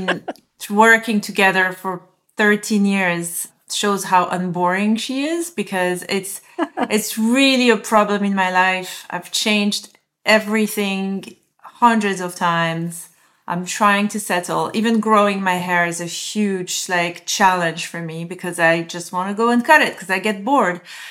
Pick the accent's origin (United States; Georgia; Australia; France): France; moved away as an adult; as a French woman, I grew up in France. I left France when I was in my early 30s.